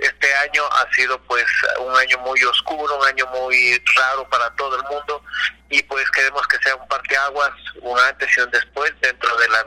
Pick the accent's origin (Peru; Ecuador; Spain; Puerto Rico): Ecuador; porque nosotros somos de Ecuador